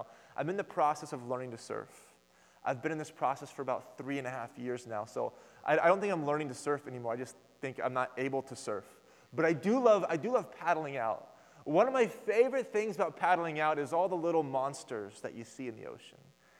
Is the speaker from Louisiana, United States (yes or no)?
no; Oklahoma, United States; Now, I'm from Oklahoma, which is in between Los Angeles, and it's in between New York City. And when you're from farmlands, when you grow up on a farm and you're from the rural towns